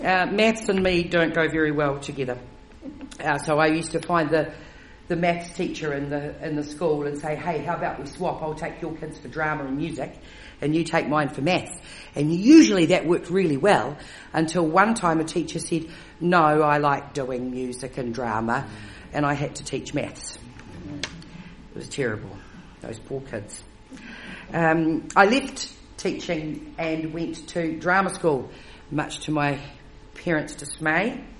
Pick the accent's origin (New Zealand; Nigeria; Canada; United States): New Zealand; Featherston, Wellington; I grew up in the Wairarapa in Featherston. My dad was a vet over there